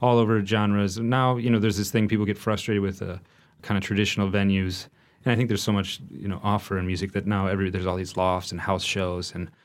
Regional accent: Minneapolis, Minnesota, United States; now in Mexico City, Mexico; I was like, man, I'm from Minneapolis. I don't get moved to Mexico City.

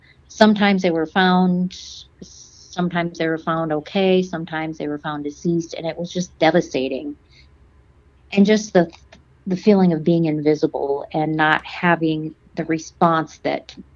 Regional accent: South Dakota, United States; I am Lakota and Dakota, and I'm a member of the Flandreau Santee Sioux Tribe, born and raised in South Dakota.

